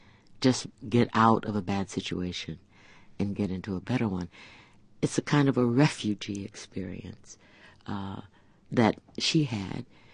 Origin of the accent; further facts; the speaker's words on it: Ohio, United States; because I'm from Ohio, so I knew the ones in near Lake Erie, near Detroit.